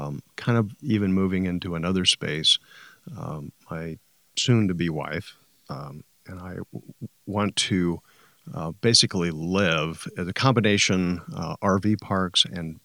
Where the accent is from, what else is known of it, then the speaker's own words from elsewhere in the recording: Omaha, Nebraska, United States; moved away as an adult; now in Reno, United States; Originally from Omaha, Nebraska. Okay. Moved here in 1996.